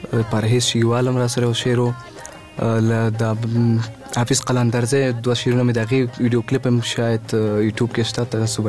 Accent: Laghman, Afghanistan; اصلي ولایت خو لغمان دی

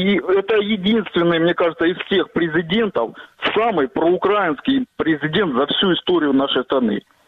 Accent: Donetsk, Donetsk Oblast, Ukraine; now in Kramatorsk, Ukraine; Вот я переселенец из Донецка

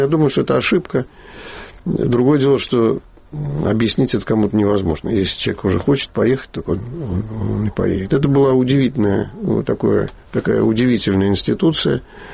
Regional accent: Moscow, Russia; moved away as an adult; also born or lived in Baku; now in Germany; И я родился в Баку, через несколько месяцев меня забрали снова, значит, в Москву. И вот с тех пор я был в Москве, и до 37 лет моих я не выезжал из Москвы больше, чем на 2 месяца.

